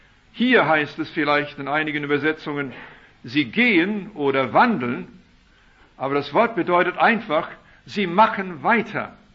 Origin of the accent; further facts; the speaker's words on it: Canada; Machen Sie es wie die Kühe mit denen ich aufgewachsen bin in Kanada